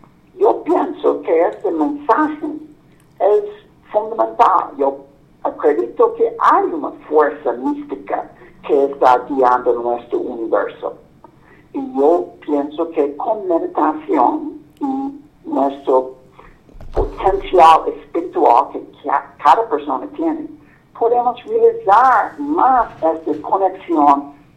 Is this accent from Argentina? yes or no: no; United States; Spanish is a second language; Yo soy de los Estados Unidos. Durante la guerra de Vietnam, yo estaba en la universidad